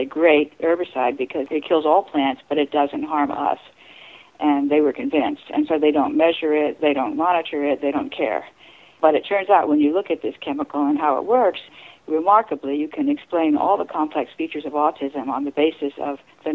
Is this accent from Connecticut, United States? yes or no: yes; Connecticut, United States; So I grew up mainly in Connecticut, New England